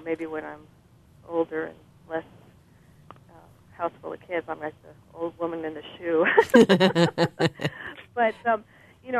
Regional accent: Moab, Utah, United States; now in Viroqua, United States; I'm actually from Moab. We moved here a couple years ago.

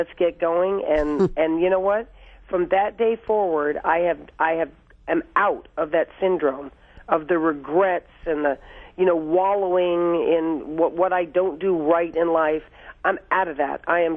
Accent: Fort Lauderdale, Florida, United States; I grew up down in Fort Lauderdale, and I had many Cuban friends.

